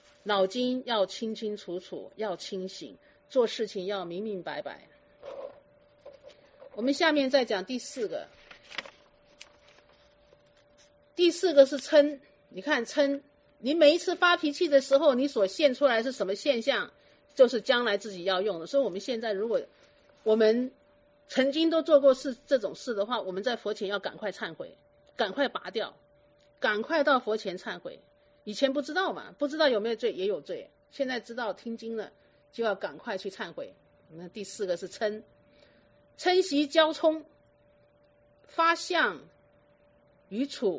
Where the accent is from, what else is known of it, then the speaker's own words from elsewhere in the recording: China; 所以肺我们中国人就说它是属于金